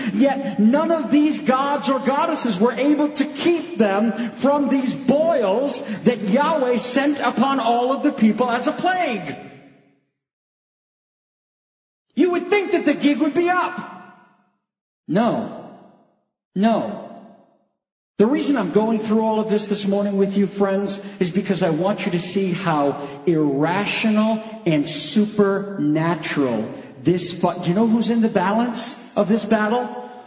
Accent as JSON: {"language": "English", "region": "New England", "country": "United States", "said": "Listen, we're from New England. Hey, it's hailing out."}